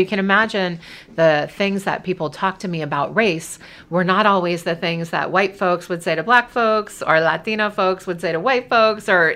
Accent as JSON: {"language": "English", "town": "New Orleans", "region": "Louisiana", "country": "United States", "tie": "born or raised there", "said": "you can imagine what I and my brother were experiencing growing up in the New Orleans, a very black and white city"}